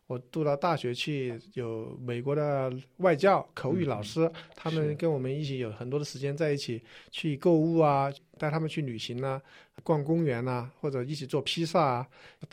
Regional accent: Hubei, China; born there; 我出生在中国湖北省的一个农村，我家里有兄弟姐妹5个，我是排行第5的。我在1980年出生

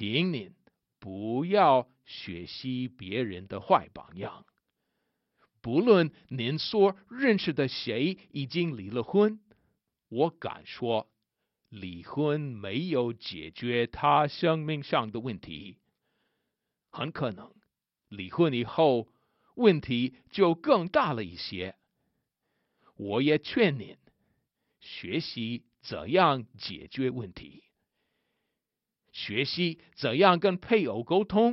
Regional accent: United States; 身为美国人的我，很不好意思地告诉您

